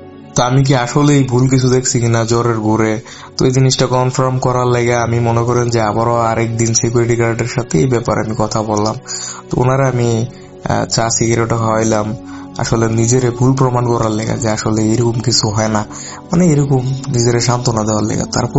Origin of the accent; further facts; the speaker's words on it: Comilla, Chittagong Division, Bangladesh; now in Narayanganj, Bangladesh; তখন মূলত আমরা কুমিল্লাতে থাকতাম, বলতে পারেন আমার শৈশব কৈশোর কুমিল্লাতেই কাটছে। আমি কুমিল্লার কোন একটা গ্রামে তখন বসবাস করতাম বা আমার বাড়ি